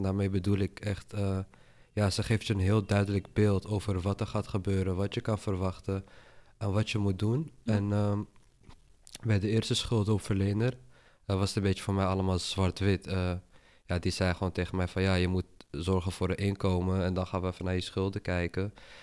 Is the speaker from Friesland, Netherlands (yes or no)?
no; Amsterdam, North Holland, Netherlands; Ik ben 21 jaar oud. Ik kom uit Amsterdam. Ik ben opgegroeid in Amsterdam-Zuid.